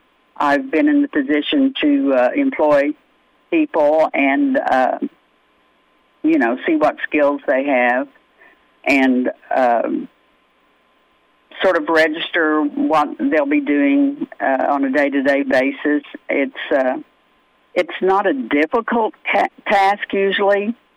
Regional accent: Sand Springs, Oklahoma, United States; now in Osage County, United States; First of all, I was born and raised in Sand Springs and graduated from Charles Page High School.

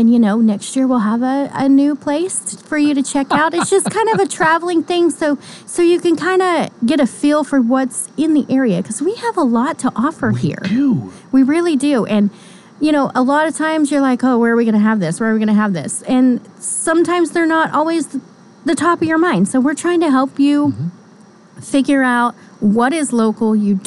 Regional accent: Coffeyville, Kansas, United States; But, you know, I'm from Coffeeville, so I'm kind of partial

